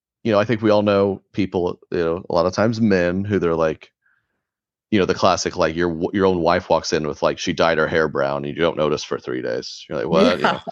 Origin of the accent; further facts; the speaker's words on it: Oklahoma, United States; but us in Oklahoma, we know it's the South. We've got Southern culture. So I grew up in the South, and now I've landed up here, which is less Southern, a little more Midwest.